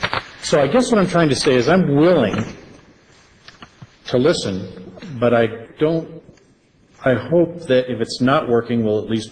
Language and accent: English; California, United States; I'm a transplant from California.